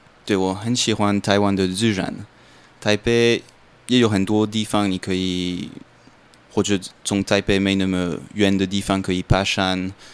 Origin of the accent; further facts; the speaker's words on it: Paris, Île-de-France, France; Chinese is a second language; 我从巴黎来的， 巴黎是很 gay bye 的城市，我觉得。